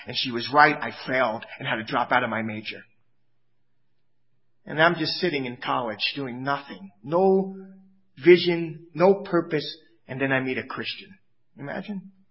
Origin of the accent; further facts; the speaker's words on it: New York, United States; You know, I'm from New York.